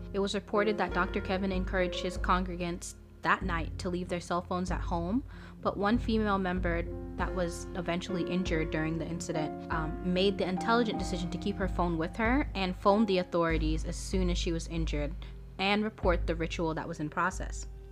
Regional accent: Jamaica; a recent case of human sacrifice in my home country, the beautiful land of Jamaica

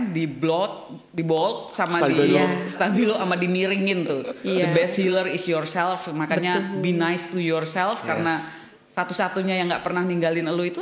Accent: Jakarta, Indonesia; Dia akhirnya ya kita orang Jakarta deh, suruh tinggal di Ubud belum tentu bisa.

